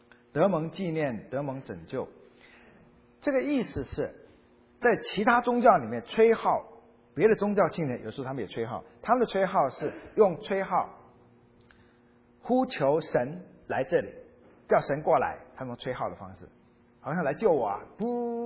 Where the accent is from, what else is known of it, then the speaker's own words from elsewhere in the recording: China; 有点像我们中国人古代乐器叫唢呐